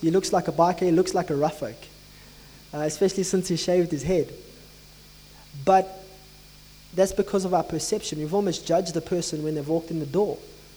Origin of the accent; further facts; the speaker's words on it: South Africa; it's almost as bad as South African apartheid, where we had legislated segregation.